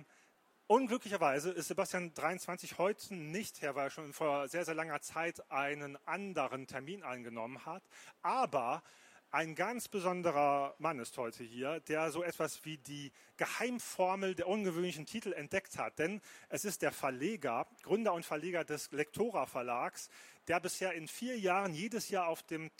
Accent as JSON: {"language": "German", "town": "Duisburg", "region": "North Rhine-Westphalia", "country": "Germany", "tie": "born or raised there", "said": "der kommt nicht nur aus meiner Heimatstadt, Duisburg"}